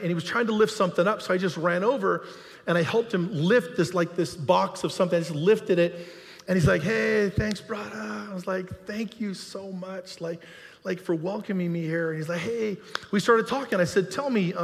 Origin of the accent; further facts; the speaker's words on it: Hawaii, United States; Now, originally, I'm from Hawaii. That's a long time ago now.